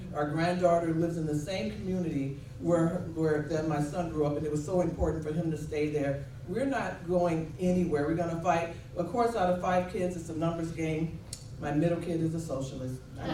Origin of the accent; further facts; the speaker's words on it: Chicago, Illinois, United States; guilty of being born and raised in Chicago and then living in the suburbs. I've never traveled my state until now.